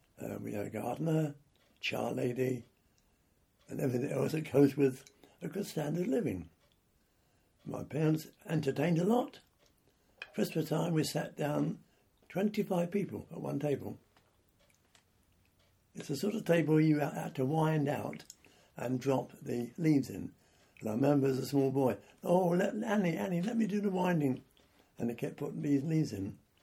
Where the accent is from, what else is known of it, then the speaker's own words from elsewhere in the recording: Brockley, London, United Kingdom; also born or lived in Peckham; I was born in Peckham, St Mary's Road, and that would be on July the 28th, 1926. 6 months later, I moved to Wickham Road, Brockley, and moved into number 49 Wickham Road with my parents, my elder sister, and we lived there.